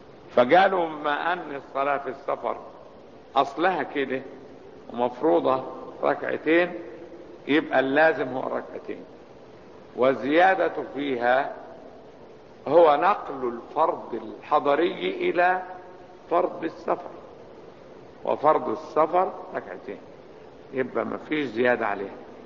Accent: Cairo, Cairo Governorate, Egypt; ولو انها بلدي القاهرة بلدي، لكن لا انا على سفر، لان انا مش ناوي الاقامة فيها

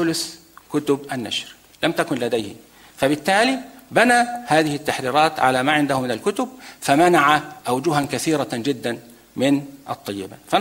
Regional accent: Egypt; في المعاهد الأزهرية عندنا في مصر

